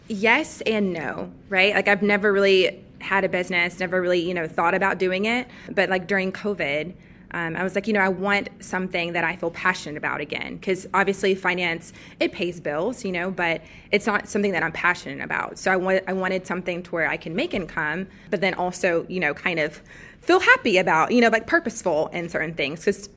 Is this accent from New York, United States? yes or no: no; Alabama, United States; so I am originally from Alabama, a small town north of Birmingham. Not a lot of people really know about it.